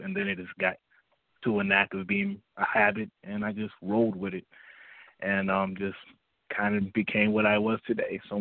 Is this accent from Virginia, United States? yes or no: yes; Harrisonburg, Virginia, United States; also born or lived in Washington, D.C.; I was born in Washington, D.C., but was raised in the good old VA of Harrisonburg.